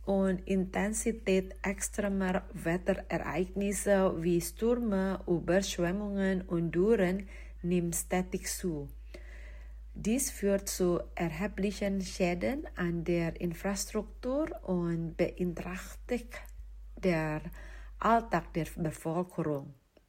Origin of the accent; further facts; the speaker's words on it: Indonesia; German is a second language; now in Germany; Ich komme aus Indonesien. Seit 2018 wohne ich mit meinem Mann und meiner Tochter in Deutschland.